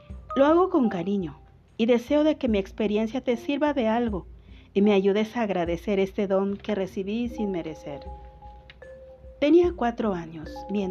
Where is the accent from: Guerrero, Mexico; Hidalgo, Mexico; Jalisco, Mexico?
Jalisco, Mexico; Tonalá; born there; Nací en Tonalá, Jalisco, México, 28 de mayo de 1942.